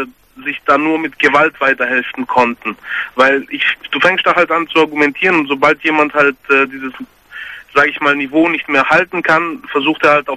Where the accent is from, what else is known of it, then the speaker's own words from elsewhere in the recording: Greece; ich bin selber Grieche